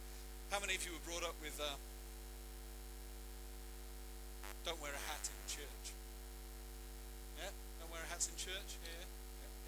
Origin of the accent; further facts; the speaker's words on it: Melbourne, Victoria, Australia; We're from Melbourne.